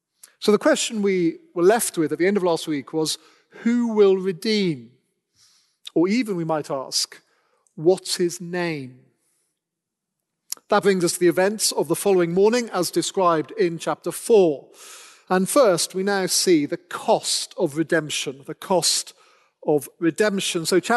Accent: Wales, United Kingdom; I don't know if they have the great privilege of being Welsh, as I am.

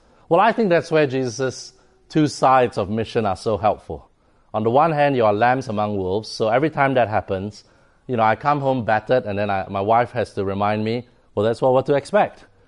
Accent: Singapore; in my home country of Singapore

